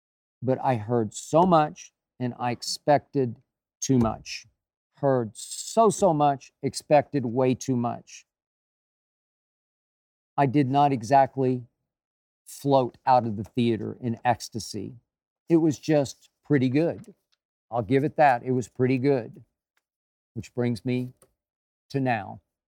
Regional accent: Oklahoma, United States; even though I had some issues with it because of my home state of Oklahoma

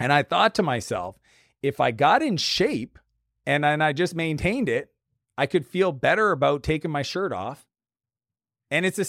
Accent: Canada; I don't know what that is because I'm Canadian, but we have like 60% of my companies in the US.

